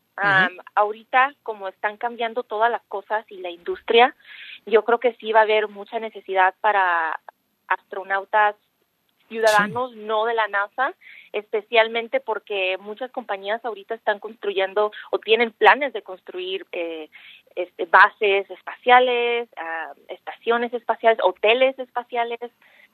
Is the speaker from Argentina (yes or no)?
no; Guadalajara, Jalisco, Mexico; born there; Pues yo nací en Guadalajara, Jalisco, y desde niña me ha encantado el espacio, la tecnología, la ciencia.